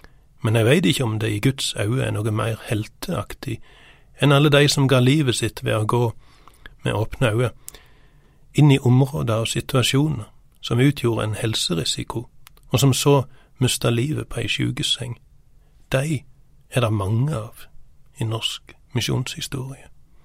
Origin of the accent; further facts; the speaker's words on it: Sokndal, Rogaland, Norway; På kirkegården i Sokndal, der jeg kommer ifra